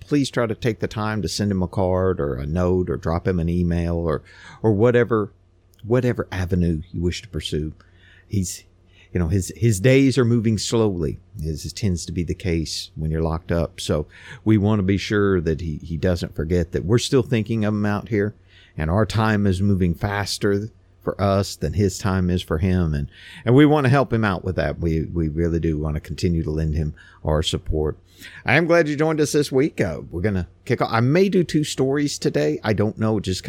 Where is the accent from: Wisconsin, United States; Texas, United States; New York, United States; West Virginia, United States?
Texas, United States; But our story today comes from my home state of Texas